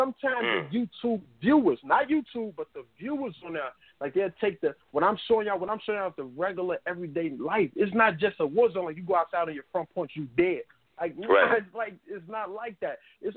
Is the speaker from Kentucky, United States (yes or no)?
no; Chicago, Illinois, United States; You know, every time I go somewhere, I'm like, yeah, I'm from Chicago.